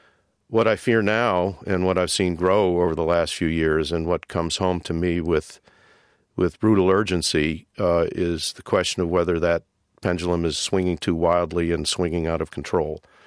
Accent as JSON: {"language": "English", "town": "Pittsburgh", "region": "Pennsylvania", "country": "United States", "tie": "born or raised there", "said": "I was born in Pittsburgh. I was reared in Squirrel Hill."}